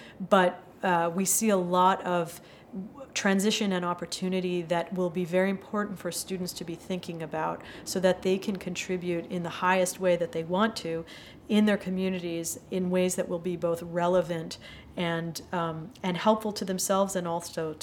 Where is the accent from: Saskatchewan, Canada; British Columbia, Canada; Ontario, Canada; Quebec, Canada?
Quebec, Canada; Montreal; moved away as an adult; now in United States; I grew up in Quebec during a time of deep recession. I'm from Montreal, and you couldn't get a job waiting tables with a PhD when I was young. And so I left.